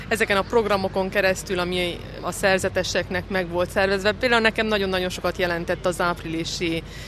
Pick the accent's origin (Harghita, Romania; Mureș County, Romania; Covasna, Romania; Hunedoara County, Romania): Hunedoara County, Romania; Hunedoara; Erdélyi vagyok, igen.